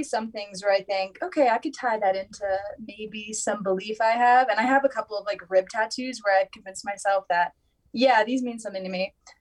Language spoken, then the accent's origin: English; Virginia, United States; Not that we were from the same areas. I'm from Virginia.